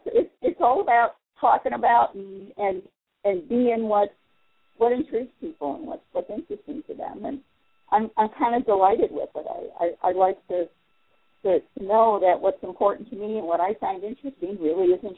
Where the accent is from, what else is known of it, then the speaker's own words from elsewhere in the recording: Chicago, Illinois, United States; We said, yeah, we're New Age with an edge. We're from Chicago.